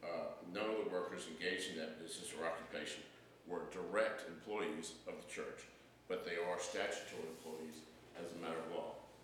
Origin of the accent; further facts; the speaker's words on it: Lewisburg, United States; I'm from Lewisburg